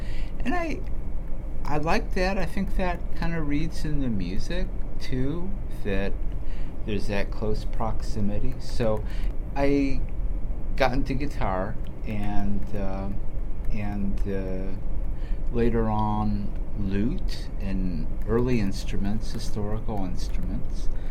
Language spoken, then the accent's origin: English; Detroit, Michigan, United States; I grew up in the Detroit area and came from a very musical family.